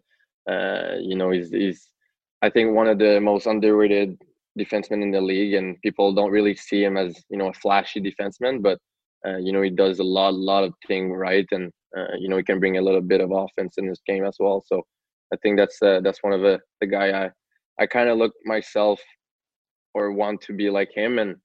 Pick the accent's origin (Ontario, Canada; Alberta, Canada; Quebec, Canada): Quebec, Canada; Montreal; Yeah. So my brother and I grew up in North Montreal. In Rosemont as well.